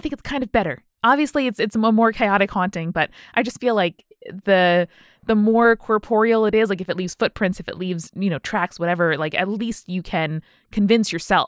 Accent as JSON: {"language": "English", "country": "United Kingdom", "said": "Being British, I decided the best course of action was to apologize"}